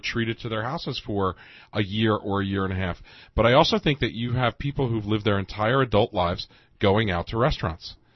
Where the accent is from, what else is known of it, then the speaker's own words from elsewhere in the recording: United States; I'm American. I love to have lots of choices.